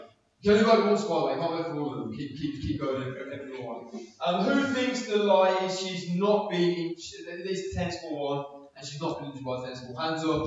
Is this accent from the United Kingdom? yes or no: yes; Birmingham, West Midlands, United Kingdom; I'm a leader from Birmingham. I'm a Birmingham City fan